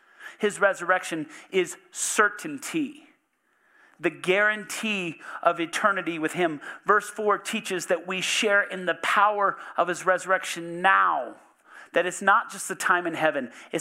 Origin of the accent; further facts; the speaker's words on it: Arizona, United States; I grew up in Arizona, and in Arizona there are pools everywhere because it's ridiculously hot.